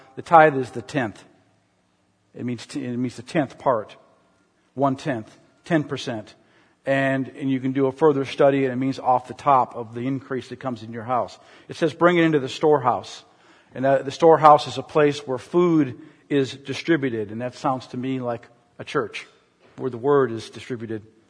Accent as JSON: {"language": "English", "region": "Minnesota", "country": "United States", "tie": "born or raised there", "said": "some things that I experienced in my family growing up in Minnesota"}